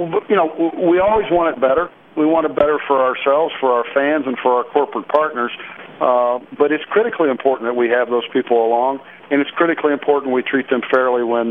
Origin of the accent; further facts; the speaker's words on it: Ohio, United States; Well, I was born and raised just outside of Columbus, and I followed that very closely.